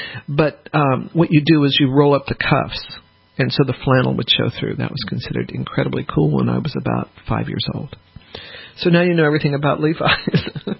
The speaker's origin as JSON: {"language": "English", "region": "Colorado", "country": "United States", "tie": "born or raised there", "said": "I grew up in Colorado, and so long before jeans were really fashionable"}